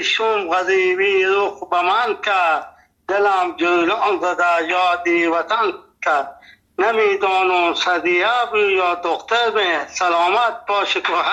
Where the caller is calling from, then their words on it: Nimruz, Afghanistan; دختم ما 50 سال در ولایت نیمروز هست، اینجا لهجه ما لهجه فارسی هست، اینجا لفظی ما لهجه بلوچی هست، اینجا پشتو گپ میزنه.